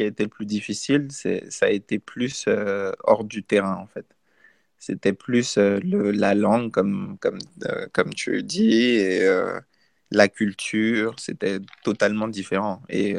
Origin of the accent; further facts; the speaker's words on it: France; also born or lived in Côte d'Ivoire; j'ai grandi en France. Je suis arrivé en France, j'étais encore tout petit, j'étais bébé. Ma mère est française